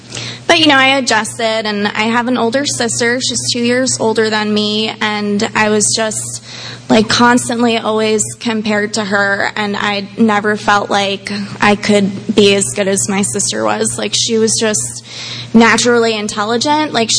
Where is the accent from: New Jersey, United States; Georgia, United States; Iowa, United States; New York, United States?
New Jersey, United States; born there; So I was born in New Jersey, and my parents are just, like, the most amazing, wonderful people in the world.